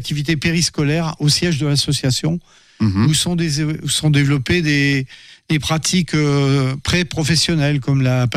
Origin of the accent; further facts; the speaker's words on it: France; il y a une politique d'inclusion scolaire comme chez nous en France